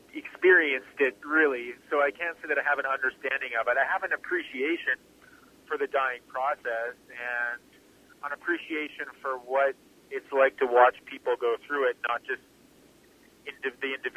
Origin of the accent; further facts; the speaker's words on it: Edmonton, Alberta, Canada; now in Toronto, Canada; I was born in Edmonton, Alberta, in the Misericordia Hospital. And lived just outside of Edmonton for most of my life.